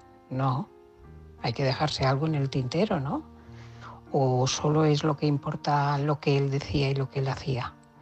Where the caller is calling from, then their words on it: Barcelona, Catalonia, Spain; de Barcelona.